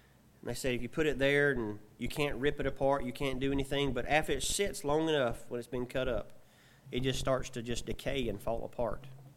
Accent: Alabama, United States; That's just because I'm probably from South Alabama.

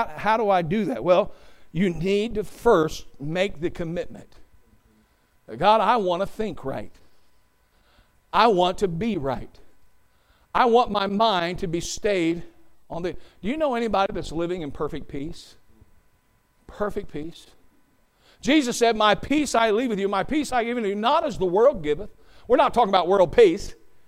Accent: Ohio, United States; I'm from Ohio. And from Ohio, I was raised, you know, on the country, in the farm.

